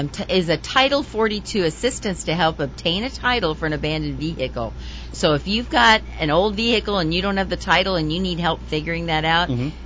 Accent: San Diego, California, United States; I'd like to do that because I'm from San Diego, so I've been cruising 66 west for years

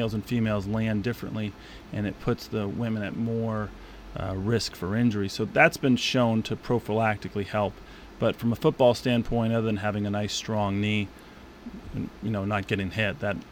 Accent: California, United States; I grew up in California.

